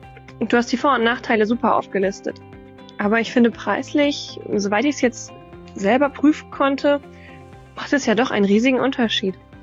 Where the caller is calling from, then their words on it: Bielefeld, North Rhine-Westphalia, Germany; Ich komme aus der Region Bielefeld.